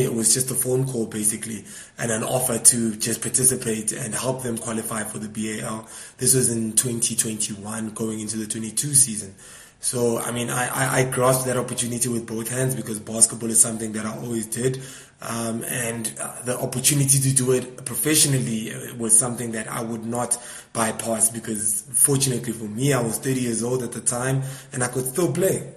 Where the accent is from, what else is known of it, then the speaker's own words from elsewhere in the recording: Soweto, Gauteng, South Africa; I'm from Soweto, born and raised.